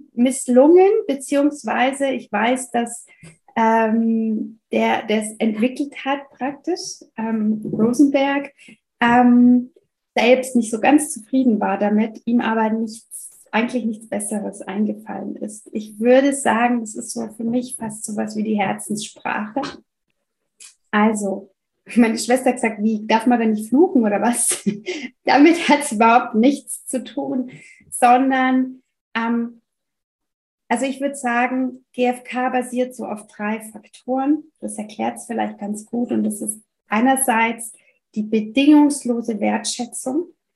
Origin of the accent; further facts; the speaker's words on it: France; now in Germany; Ich komme ursprünglich aus Frankreich, bin aber schon inzwischen 30 Jahre in Deutschland, lebe am Chiemsee mit meiner Familie.